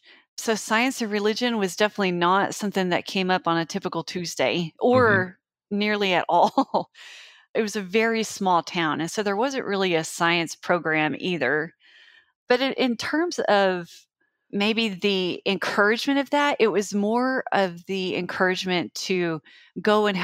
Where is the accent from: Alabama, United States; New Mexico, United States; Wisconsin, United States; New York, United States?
New Mexico, United States; I grew up in Eastern New Mexico.